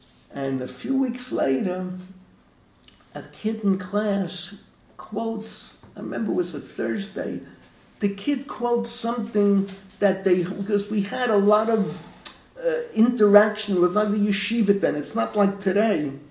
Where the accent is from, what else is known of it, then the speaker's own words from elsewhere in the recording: Bronx, New York, United States; And I knew Chaim Potok, we grew up together in the Bronx.